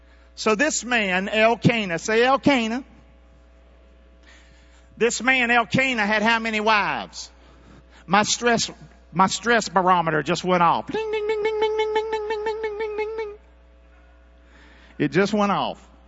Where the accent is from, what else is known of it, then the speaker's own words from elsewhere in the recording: Rockingham, North Carolina, United States; I'm so glad I'm from Rockingham. Amen.